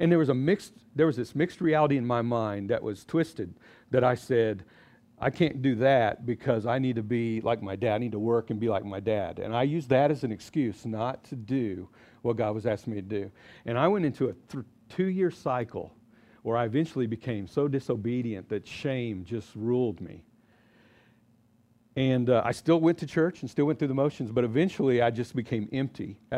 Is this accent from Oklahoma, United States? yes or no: yes; Oklahoma, United States; I'm from Oklahoma, and I'm a cowboy. I went to OSU.